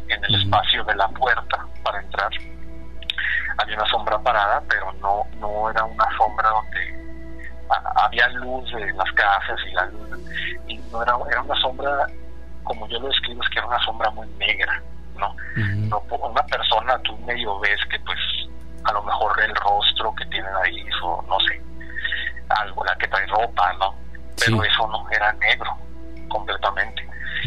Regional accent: Monterrey, Nuevo León, Mexico; now in Albuquerque, United States; yo vivo acá en Albuquerque, pero soy de Monterrey.

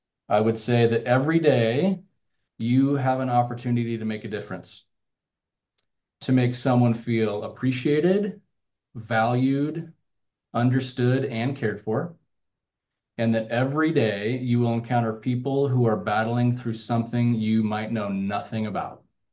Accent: Gig Harbor, Washington, United States; I grew up in Gig Harbor. I've been here my whole life. I started going to school in Gig Harbor as a kindergartner.

